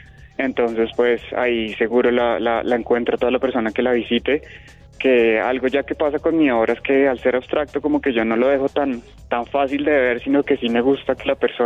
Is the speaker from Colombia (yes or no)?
yes; Bogotá, Colombia; yo soy diseñador, artista, muralista, soy bogotano.